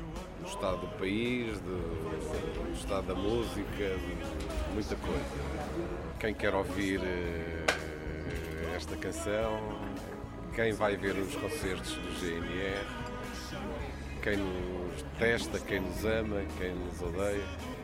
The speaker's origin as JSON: {"language": "Portuguese", "region": "Porto", "country": "Portugal", "said": "Somos do Porto e queremos continuá-lo assim."}